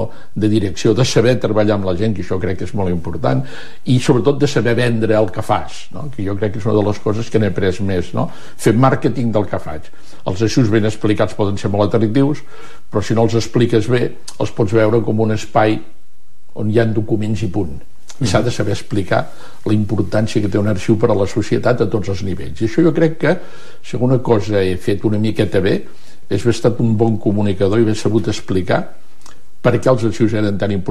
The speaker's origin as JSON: {"language": "Catalan", "town": "Girona", "region": "Catalonia", "country": "Spain", "tie": "born there", "said": "jo soc gironí de naixença i he escrit molt sobre Girona"}